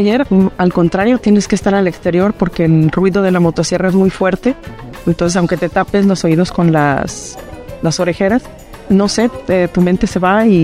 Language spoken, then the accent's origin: Spanish; Tepatitlán de Morelos, Jalisco, Mexico; Yo soy originaria de Tepatitlán, Tepatitlán de Morelos.